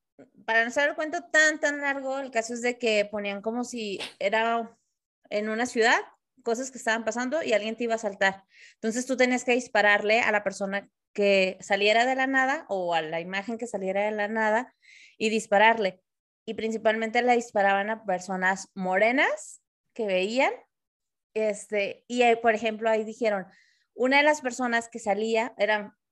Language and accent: Spanish; Mexico; México es un país muy clasista, sinceramente. Está cañón ese tema, lo somos, porque soy mexicana.